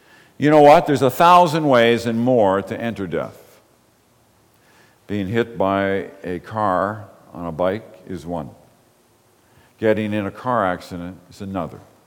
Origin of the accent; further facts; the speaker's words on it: Belfast, Northern Ireland, United Kingdom; born there; I was born in Belfast. And all my family still lives in Belfast, and some of them live in Portrush.